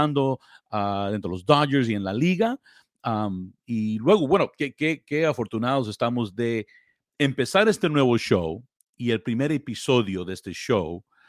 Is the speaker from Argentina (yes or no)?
no; South Gate, California, United States; Soy de Los Ángeles, como muchos de ustedes. Soy un muchacho, bueno, ya no tan muchacho, ¿verdad? Ya un viejo ya. Pero aquí del Southeast Los Angeles, de la ciudad de Southgate, donde crecí como muy joven, viviendo en la ciudad de Downey.